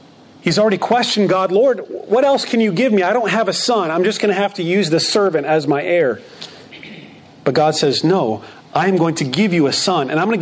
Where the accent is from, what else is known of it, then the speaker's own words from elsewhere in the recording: Phoenix, Arizona, United States; And I look up, and now I grew up in Phoenix, Arizona. So it's a lot of competing lights in Phoenix, Arizona.